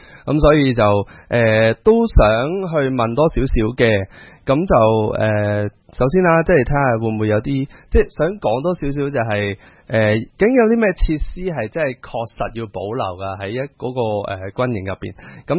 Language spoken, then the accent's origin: Cantonese; Tuen Mun, Hong Kong; 佢本身係同我哋屯門區或者甚至乎我哋香港人嗰個歷史嗰、那個連結啊